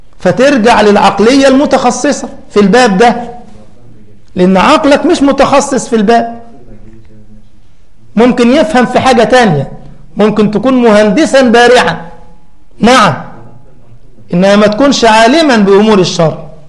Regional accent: Egypt; أبو كريم يعرف إنه مصري زي حالاتي

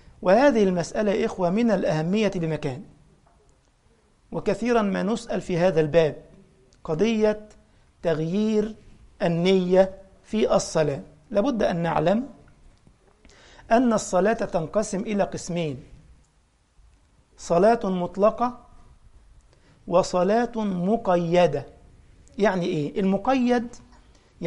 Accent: Egypt; مثلا أنا من مصر، ففي عندنا مثلا عملات

